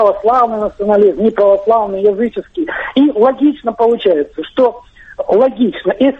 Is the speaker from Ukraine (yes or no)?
yes; Odesa, Odesa Oblast, Ukraine; откуда я, например, из Одессы